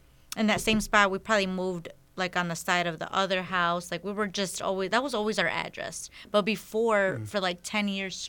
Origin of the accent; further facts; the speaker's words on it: San Jose de Otates, Guanajuato, Mexico; We're from Guanajuato, Otates.